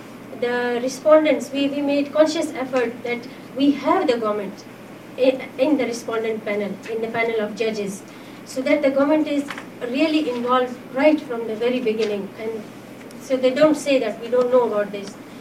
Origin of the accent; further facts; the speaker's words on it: Balochistan, Pakistan; English is a second language; I am from Pakistan. And within Pakistan, I am from the province of Balochistan, which is at the southern part, and we share our border with Iran and Afghanistan.